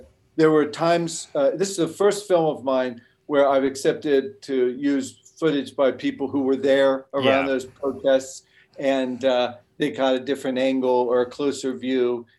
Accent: Cincinnati, Ohio, United States; Well, I'm 66. I was growing up in Cincinnati, Ohio, and I had just gotten my license to drive.

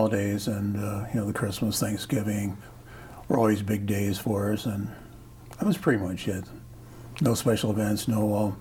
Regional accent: Ann Arbor, Michigan, United States; Born and raised in Ann Arbor.

